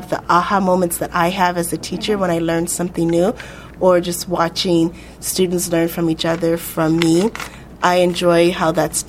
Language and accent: English; California, United States; I grew up in Southern California.